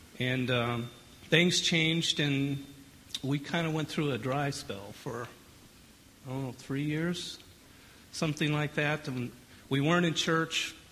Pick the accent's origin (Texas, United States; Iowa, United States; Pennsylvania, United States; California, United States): Iowa, United States; I'm from Southwest Iowa, grew up in a Nazarene church.